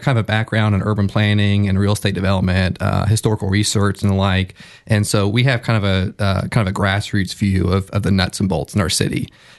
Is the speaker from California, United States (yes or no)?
no; Jacksonville, Florida, United States; And because we're all from Jacksonville, we have a particular interest in our city